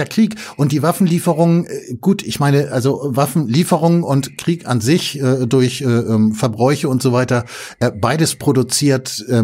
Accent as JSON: {"language": "German", "region": "Hamburg", "country": "Germany", "tie": "born or raised there", "said": "Ich bin, ich bin ja in Hamburg-Altona aufgewachsen und das war früher Dänemark."}